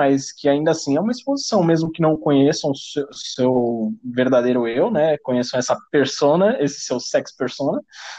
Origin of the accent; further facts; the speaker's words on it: São Paulo, Brazil; eu sou de São Paulo, mas eu gosto bastante de uns gauchismos